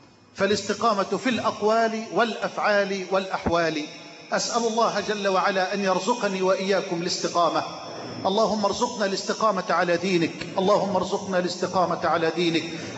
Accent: Egypt

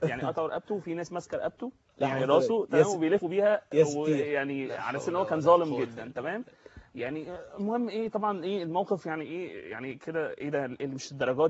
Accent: Alexandria, Alexandria Governorate, Egypt; انا ساكن يعني انا اصلا شغلي في السويس وانا من اسكندريه

